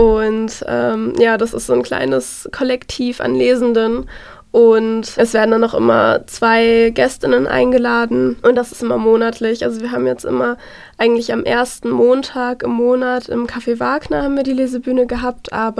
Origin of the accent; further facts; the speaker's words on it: Krefeld, North Rhine-Westphalia, Germany; moved away as an adult; now in Jena, Germany; Ich bin eigentlich aus NRW, also ich bin in Krefeld aufgewachsen und ich bin dann zum Studieren nach Jena gezogen. Also ich studiere hier Psychologie seit 2020.